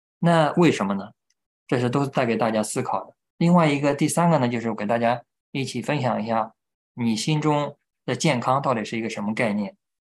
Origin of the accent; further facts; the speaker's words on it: China; 我是在中国大陆长大的